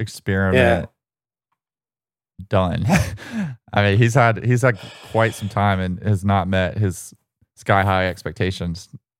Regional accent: Alabama, United States; born or raised there

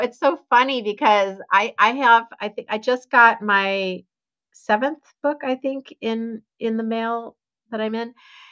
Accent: Fairbanks, Alaska, United States; I grew up in Fairbanks, Alaska.

